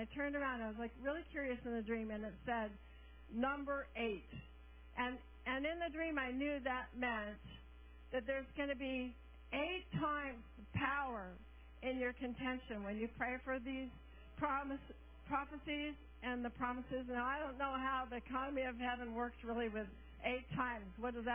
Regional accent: Portland, United States; Okay, it's cold, all right. But, you know, hey, we're from Portland, and I don't think it's that bad.

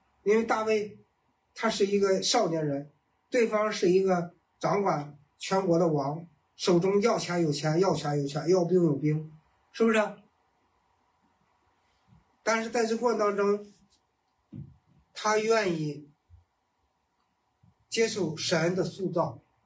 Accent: Beijing, China; 用我们北京人的话说叫姥姥不疼舅舅不爱的人

